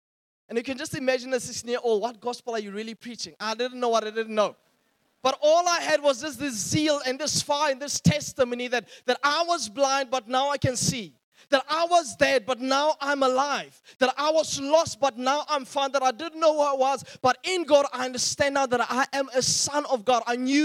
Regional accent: Welkom, Free State, South Africa; I was reminded as a 16-year-old boy, I grew up in the Free State in Welkom.

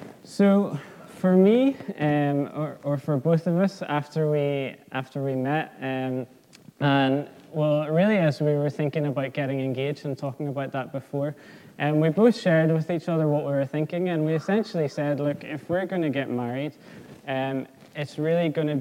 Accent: Lisburn, Northern Ireland, United Kingdom; I'm from Lisburn originally, and my parents are actually from Coleraine-Limavady direction … But I am from Lisburn, grew up through Lisburn Baptist Church

